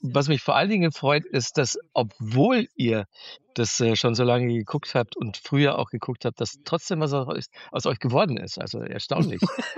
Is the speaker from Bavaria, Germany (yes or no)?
yes; Manching, Bavaria, Germany; Genau, ich bin in Manching bei Ingolstadt aufgewachsen.